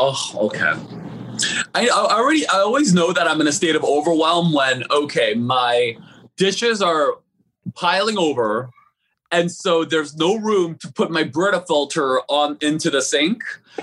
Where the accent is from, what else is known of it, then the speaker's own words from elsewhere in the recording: South Korea; English is a second language; also born or lived in San Francisco; now in Los Angeles, United States; I'm from San Francisco. Well, I'm originally from Korea, you know, South Korea.